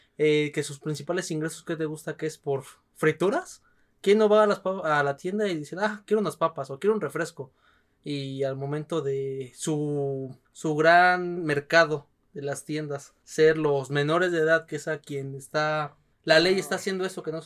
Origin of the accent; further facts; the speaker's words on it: Mexico; ustedes saben que como buen mexicano, ¿qué hacemos?